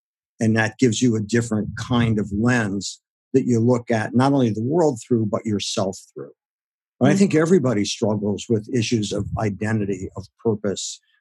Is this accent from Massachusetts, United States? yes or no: no; Akron, Ohio, United States; my parents were retailers and I grew up in Akron, Ohio. Mm-hmm. At that time, the rubber capital of the world, which explains my bounciness.